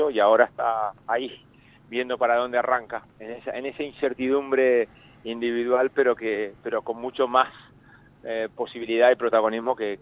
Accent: Uruguay; Nosotros somos uruguayos.

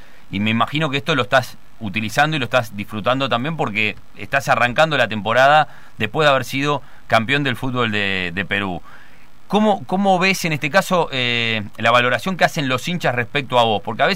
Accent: Uruguay; nosotros, los uruguayos

